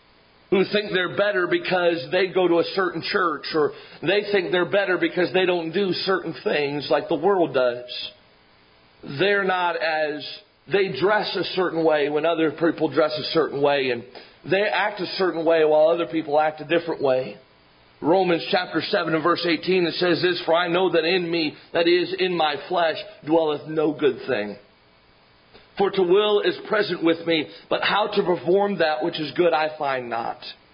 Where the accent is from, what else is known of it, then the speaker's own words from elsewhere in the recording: United States; And yet we grew up in America and we are American citizens and we get to have the freedoms of American citizens.